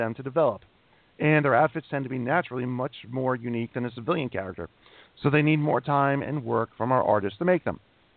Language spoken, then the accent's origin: English; Toronto, Ontario, Canada; For me personally, Titan City is Toronto, my hometown. What we call street food, the world would call a taste of home. I've walked its historic Yonge Street thousands of times